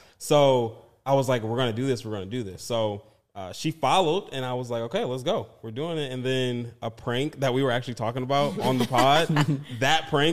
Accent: Detroit, Michigan, United States; This is my wife, Savannah. I'm originally from Detroit. She's from Portland. We met in L.A., Los Angeles.

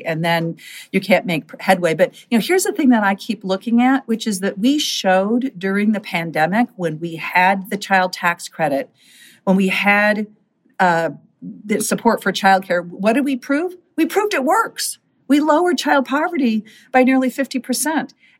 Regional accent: Minnesota, United States; small towns and big cities and suburbs in my home state of Minnesota.

